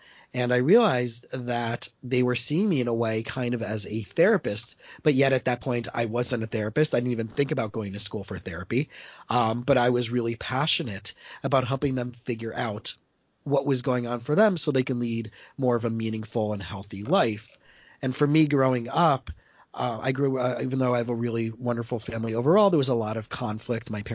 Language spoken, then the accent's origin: English; Miami, Florida, United States; And I came back to South Florida, where I grew up in Miami, Fort Lauderdale area.